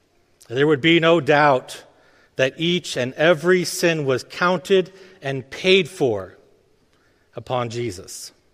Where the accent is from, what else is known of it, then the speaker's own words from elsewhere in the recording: Bloomington, Indiana, United States; I grew up in Bloomington, Indiana, a small college town about 4 hours south of the Michigan border.